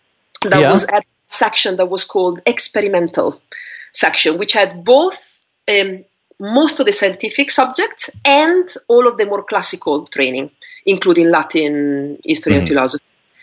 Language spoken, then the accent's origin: English; Modena, Emilia-Romagna, Italy; English is a second language; also born or lived in Greece; And my father is from Modena, which is a city near Bologna in the center north of Italy. And that's really mostly where I grew up, really this city. That's where I did most of my schooling.